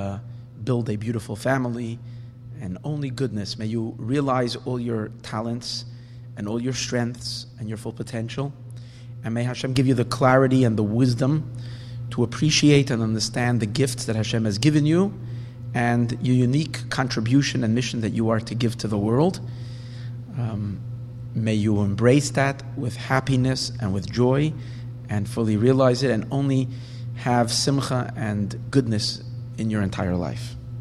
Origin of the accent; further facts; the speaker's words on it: Borough Park, New York, United States; now in Los Angeles, United States; And I know Stanley from when I was a little boy, way before I came to Los Angeles, growing up in Borough Park.